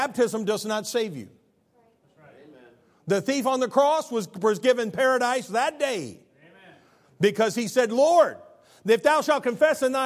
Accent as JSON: {"language": "English", "region": "Illinois", "country": "United States", "said": "I play euchre. I'm from Illinois. It's a card game."}